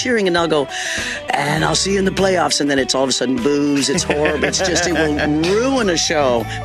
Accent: Kansas City, Missouri, United States; I saw my hometown and everyone go crazy

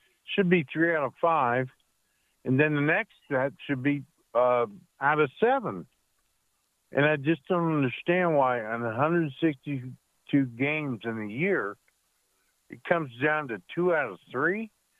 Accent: the South, United States; I'm a big Braves fan. I grew up in the South.

